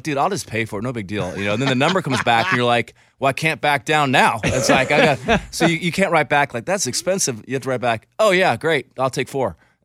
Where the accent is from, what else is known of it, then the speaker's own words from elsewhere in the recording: Phoenix, Arizona, United States; My wife is, you know, we're from Phoenix. We're huge Suns fans.